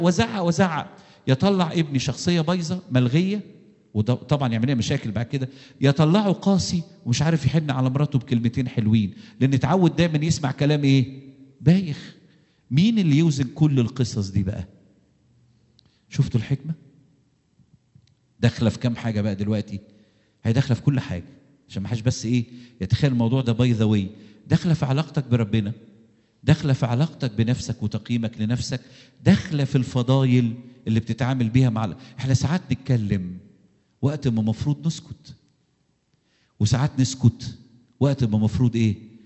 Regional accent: Egypt; ونبعتها لدكاترة مشهورة زوجية عندنا في مصر

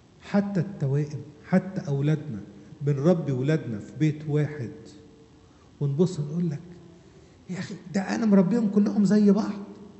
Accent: Upper Egypt, Egypt; عندنا في الصعيد يقول لك ايه

